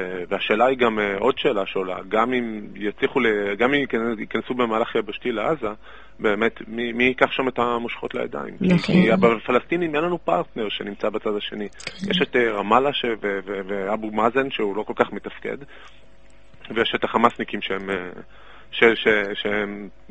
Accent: Ashkelon, Southern District, Israel; כן, אני מאשקלון.

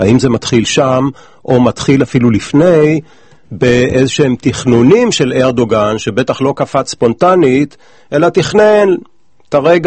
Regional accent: Jerusalem, Jerusalem District, Israel; אני מירושלים

